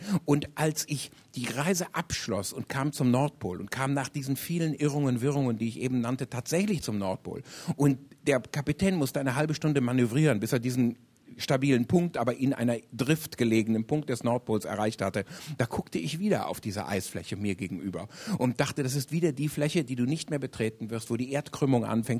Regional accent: Ödekoven, North Rhine-Westphalia, Germany; Ich bin in der Voreifel groß geworden, die nennt man auch die rheinische Toskana. Das ist keine Beschönigung, das ist eine Irreführung. Der Ort hieß noch dazu Ödekofen und hatte diesen Namen auch, glaube ich, verdient.

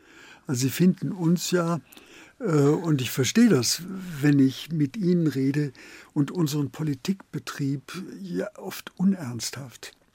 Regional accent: Heidelberg, Baden-Württemberg, Germany; Ich komme aus Heidelberg.

